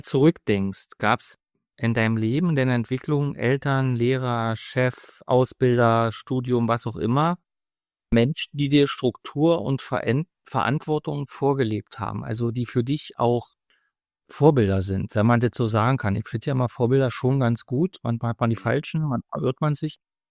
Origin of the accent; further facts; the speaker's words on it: Berlin, Germany; aber ich bin halt Berliner und bin in Berlin hängen geblieben.